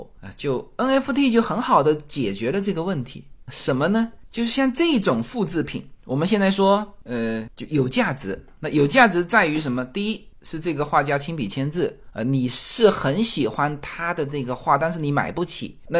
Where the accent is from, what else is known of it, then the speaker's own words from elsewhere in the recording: China; 这个 我们中国人一听啊，这个在潘家园那边啊，就是给你伪装的多像都行啊